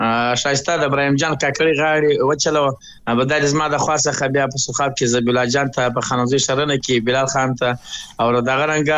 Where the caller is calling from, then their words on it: Karachi, Sindh, Pakistan; زه په کراچي کې یم